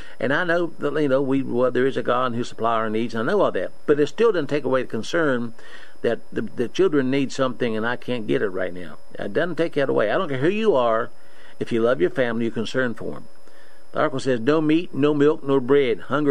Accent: Monroeville, West Virginia, United States; We grew up in Monroeville, West Virginia. My dad worked hard, really hard.

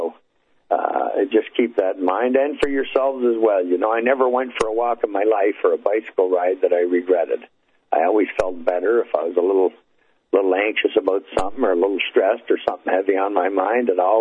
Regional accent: Hamilton, Ontario, Canada; the Hardball Baseball League in my hometown in Hamilton there

